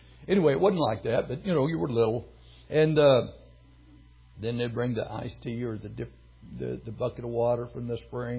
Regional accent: West Virginia, United States; I'm from West Virginia, but I cleaned up pretty good.

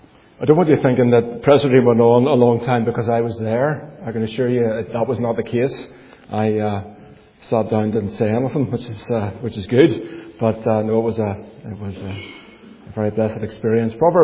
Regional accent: Belfast, Northern Ireland, United Kingdom; I grew up in Gilnahirk, which is in East Belfast. If you want to know where Gilnahirk is, it's just beyond Cherry Valley, as they say.

